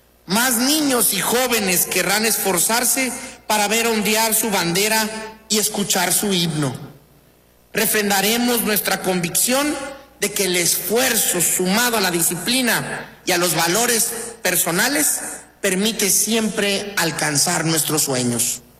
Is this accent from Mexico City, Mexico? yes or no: no; Veracruz, Mexico; es la gran oportunidad de demostrar de lo que somos capaces los veracruzanos.